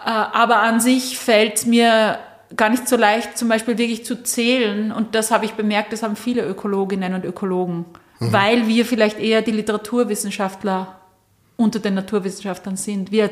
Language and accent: German; Austria; dass ich Österreicherin bin